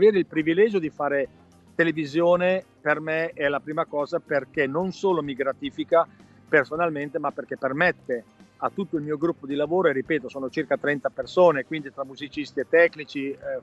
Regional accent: Reggio Emilia, Emilia-Romagna, Italy; sono di Reggio Emilia.

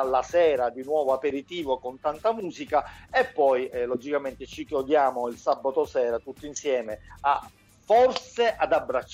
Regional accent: Sicily, Italy; lo dico in italiano, non in inglese, perché noi siamo italiani, siamo siciliani.

